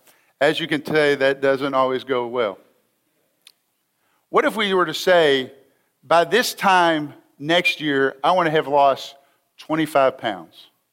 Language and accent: English; Tyler, Texas, United States; I can remember as a child and being in youth group growing up in Tyler, Texas